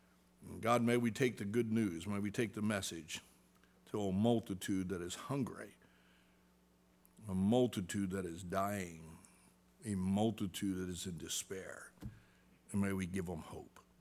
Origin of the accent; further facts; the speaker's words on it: Salem, New Jersey, United States; the church I grew up in Salem, New Jersey, Baptist Church, they didn't tell me how to be saved, but they taught me the Bible stories when I was a kid.